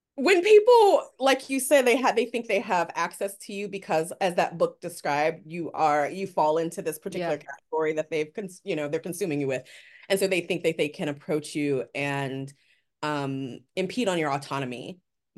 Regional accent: Oakland, California, United States; I'm from Oakland, California, and right across the bridge from San Francisco.

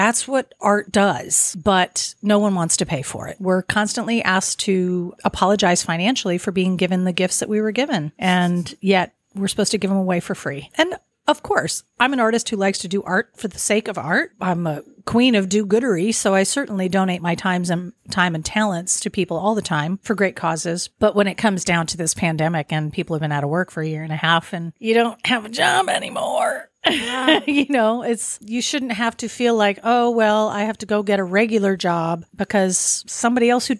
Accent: Cincinnati, Ohio, United States; I grew up in Cincinnati, and it was really great to grow up with all the culture that we had there.

